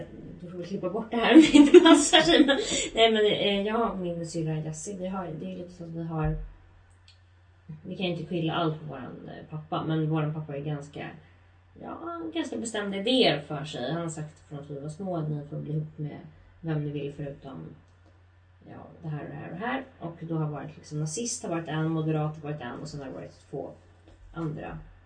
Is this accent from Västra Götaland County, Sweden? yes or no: no; Hässleholm, Skåne, Sweden; Nej, jag är från Hässleholm.